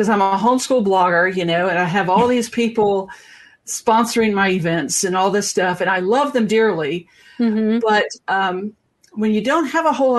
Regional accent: the South, United States; I'm from the South. We eat grits.

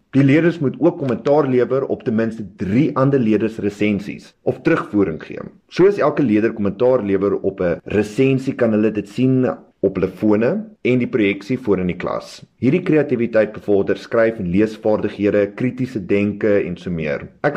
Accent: Cape Town, Western Cape, South Africa; Ek is gebore en getoe in Kaapstad

